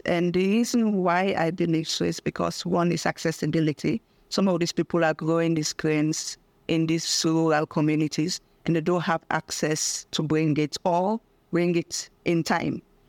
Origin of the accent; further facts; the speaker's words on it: Sierra Leone; now in Accra, Ghana; I'm from Sierra Leone, based in Accra, Ghana.